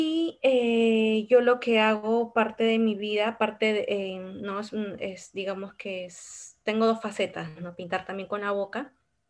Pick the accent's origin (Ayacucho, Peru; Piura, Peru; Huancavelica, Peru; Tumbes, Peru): Ayacucho, Peru; born there; el lugar donde yo nací, que es en Ayacucho, Sarawak